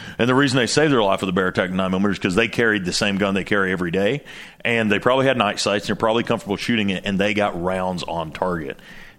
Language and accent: English; Tennessee, United States; I am the director at Night Vision Precision Tritium. I'm from Tennessee.